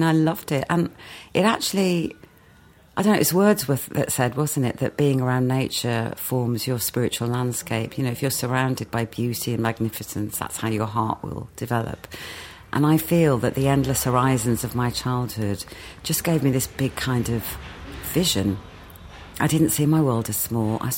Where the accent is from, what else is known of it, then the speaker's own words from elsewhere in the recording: Wolverhampton, West Midlands, United Kingdom; born there; I was born in New Cross Hospital, Wolverhampton. Very famous. Enoch Powell's constituency. Very ironic. Then my mum and dad lived in a boarding house for my first year